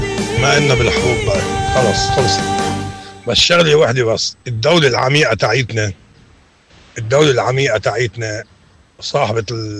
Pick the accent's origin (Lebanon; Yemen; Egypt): Lebanon; انا مواطن لبناني